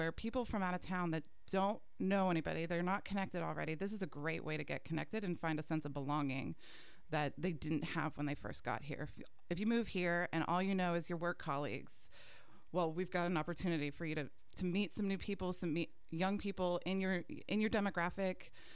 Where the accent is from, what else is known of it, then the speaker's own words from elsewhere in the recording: New England, United States; now in Pensacola, United States; I'm also a transplant. I'm from New England, and so I came down here. Florida was a culture shock in itself